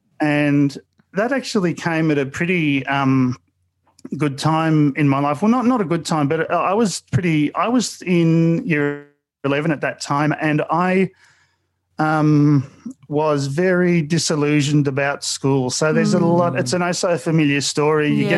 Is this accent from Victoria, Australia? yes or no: yes; Mulgrave, Victoria, Australia; But so I grew up in Mulgrave.